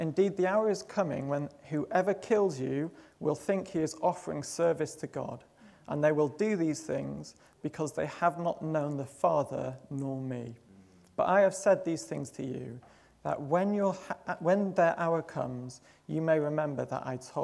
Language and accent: English; Manchester, North West England, United Kingdom; Most people will know that I grew up in Manchester